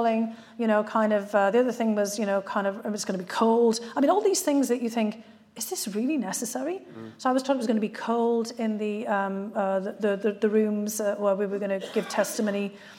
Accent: North East England, United Kingdom; because I come from County Durham

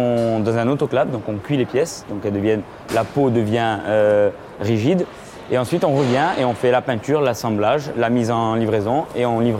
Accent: Ajaccio, Corsica, France; donc je suis ajaccien, j'ai grandi à Ajaccio

